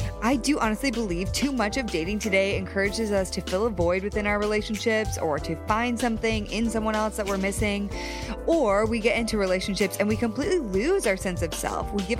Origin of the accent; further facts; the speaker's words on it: Connecticut, United States; also born or lived in Texas / New York; now in Los Angeles, United States; I grew up in Connecticut, lived in Texas for the last 10 years. Well, my family's been in Texas for 10 years. Then I was in New York, now I'm in LA.